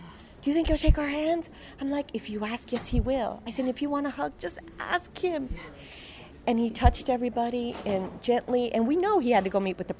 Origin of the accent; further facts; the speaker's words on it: Arlington, Virginia, United States; I'm from Arlington, Virginia, and we met in D.C., both as volunteers.